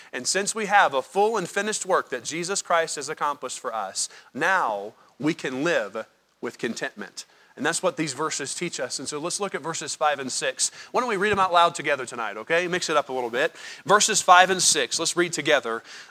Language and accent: English; United States; reason why this is a travesty, that we are uncontent as Americans.